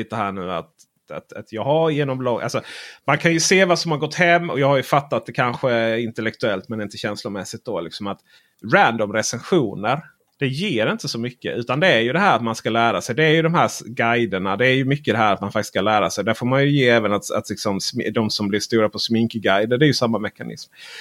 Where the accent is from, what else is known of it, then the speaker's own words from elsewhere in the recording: Sweden; Det visste jag ju, vi är ju från Sverige liksom